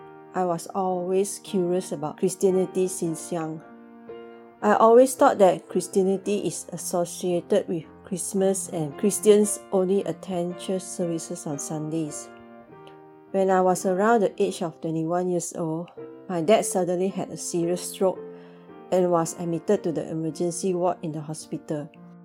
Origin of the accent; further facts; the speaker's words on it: Penang, Malaysia; English is a second language; I am from Penang and originally a Buddhist. My family also practice Taoism.